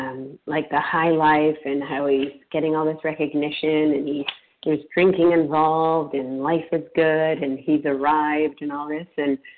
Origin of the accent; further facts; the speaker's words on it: Massachusetts, United States; I'm from Massachusetts, a grateful, recovered, compulsive eater.